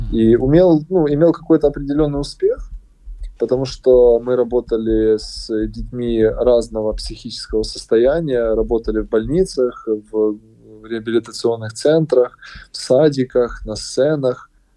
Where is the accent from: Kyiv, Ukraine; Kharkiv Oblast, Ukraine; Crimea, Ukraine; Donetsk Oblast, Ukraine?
Kharkiv Oblast, Ukraine; Kharkiv; в городе Харьков, откуда я родом